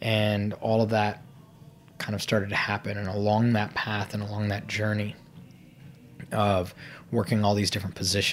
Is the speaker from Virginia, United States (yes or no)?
yes; Fairfax, Virginia, United States; I grew up in Fairfax, Virginia.